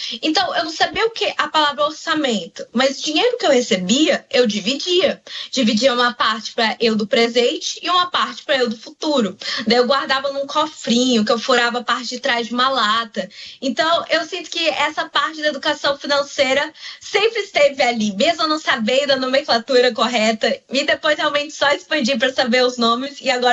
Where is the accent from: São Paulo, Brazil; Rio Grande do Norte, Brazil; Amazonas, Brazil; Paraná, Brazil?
Amazonas, Brazil; Apuí; born there; E eu nasci em Apuí, e quando eu morava lá